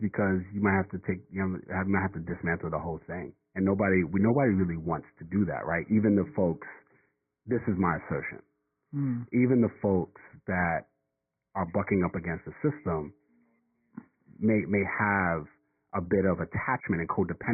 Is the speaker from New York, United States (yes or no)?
yes; New York City, New York, United States; Coup d'état was founded by me and … we're two kids from New York City